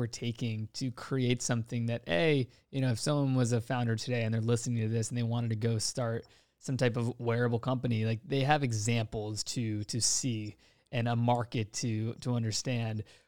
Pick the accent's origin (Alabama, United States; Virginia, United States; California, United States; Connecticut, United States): Virginia, United States; because I grew up an athlete, played hockey for 10 years, born and raised in Virginia.